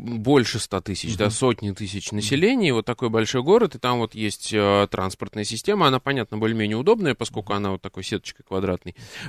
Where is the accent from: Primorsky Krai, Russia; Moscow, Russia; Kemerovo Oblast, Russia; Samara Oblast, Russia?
Samara Oblast, Russia; Samara; я просто родом из Самары